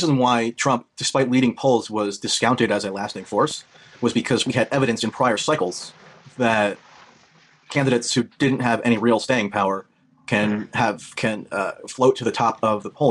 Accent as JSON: {"language": "English", "town": "West Caldwell", "region": "New Jersey", "country": "United States", "tie": "born or raised there", "said": "I also grew up in Essex County."}